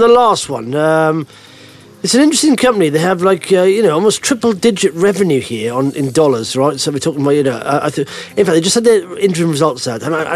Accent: United Kingdom; Anyway, let's not talk about weather and stuff as we are British

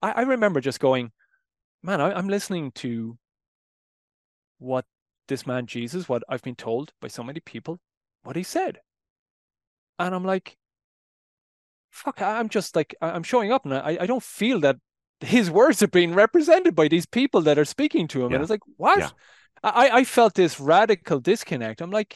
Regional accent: Ireland; I was the first in my family, like growing up in Ireland, Roman Catholic Ireland. I mean, you know, devout Roman Catholic Christian

